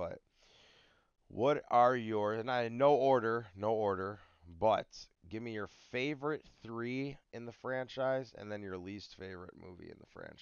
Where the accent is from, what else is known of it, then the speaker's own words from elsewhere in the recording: New York, United States; Motherfucker, I'm from New York.